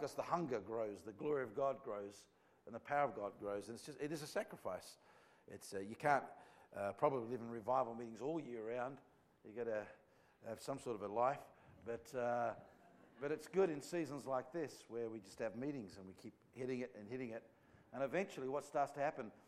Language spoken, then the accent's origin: English; Australia; Because I'm an Australian.